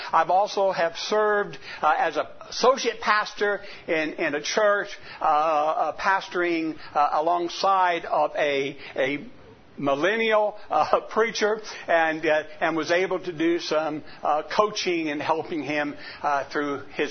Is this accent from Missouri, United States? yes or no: yes; Joplin, Missouri, United States; also born or lived in Kansas City; now in California, United States; I was born in Kansas City, Missouri, grew up in Joplin, Missouri, came out here to California, and went to school out here.